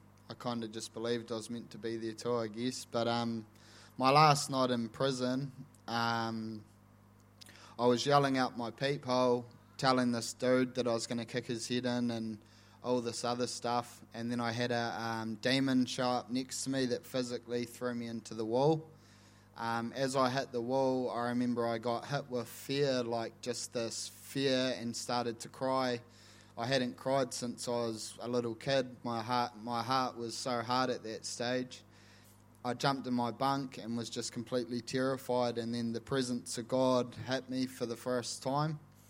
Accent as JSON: {"language": "English", "town": "Invercargill", "region": "Southland", "country": "New Zealand", "tie": "born there", "said": "I was born in Invercargill."}